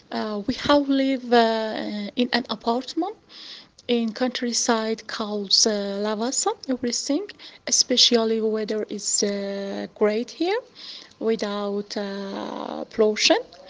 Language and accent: English; Jaffa, Tel Aviv District, Israel; English is a second language; I was born in 1982. I'm from Jaffa, and I'm a nurse.